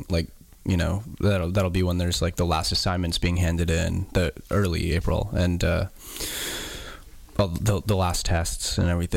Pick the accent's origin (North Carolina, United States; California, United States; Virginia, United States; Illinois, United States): California, United States; Danville; also born or lived in Ballard, United States; Okay, well, I was born in Ballard, Washington, and then I was there for 9 years, roughly, and then grew up the rest of my adolescent to teenage in California, a place called Danville in the Far East Bay